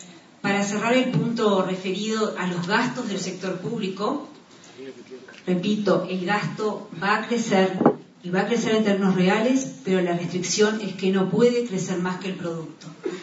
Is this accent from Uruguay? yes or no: yes; Uruguay; como uruguayos